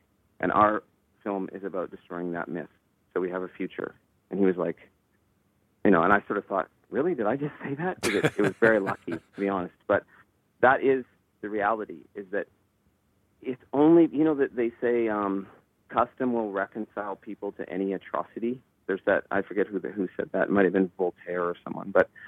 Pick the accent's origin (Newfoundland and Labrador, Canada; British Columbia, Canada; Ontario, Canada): Ontario, Canada; Owen Sound; I'm from Owen Sound, and I didn't have money.